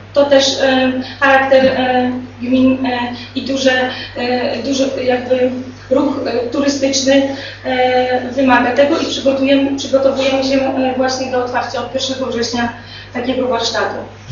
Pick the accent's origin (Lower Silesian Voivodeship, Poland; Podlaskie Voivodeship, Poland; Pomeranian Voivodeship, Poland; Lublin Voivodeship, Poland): Lower Silesian Voivodeship, Poland; Bystrzyca Kłodzka; z przyjemnością wykonujemy, ponieważ pochodzimy z Bystrzycy Kłodzkiej